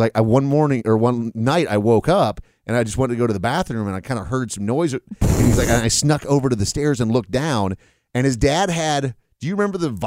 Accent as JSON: {"language": "English", "region": "Scotland", "country": "United Kingdom", "said": "I'm Scottish. Who are we kidding?"}